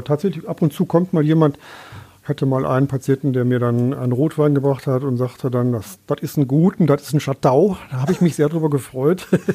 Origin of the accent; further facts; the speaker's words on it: Essen, North Rhine-Westphalia, Germany; Und bin danach aber wieder zurück in meine Heimatstadt gekommen und habe dann hier auch in Essen studiert.